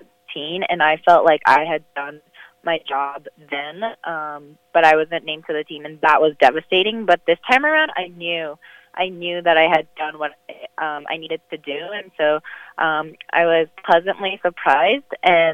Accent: California, United States; Yeah, I'm from Southern California, and so, you know, it's always sunny

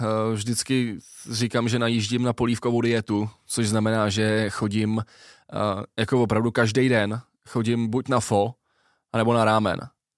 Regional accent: Plzeň, Plzeň Region, Czechia; když jako soplák malej jsem plaval u nás v Plzni

